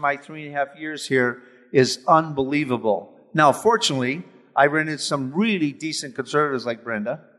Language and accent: English; Chicago, Illinois, United States; born there; Yes, I was born in South Chicago, a Democrat.